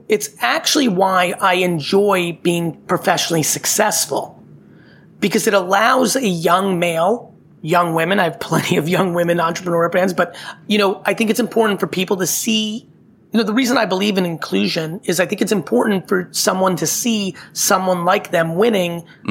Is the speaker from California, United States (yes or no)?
no; New Jersey, United States; I grew up in New Jersey in the 80s and 90s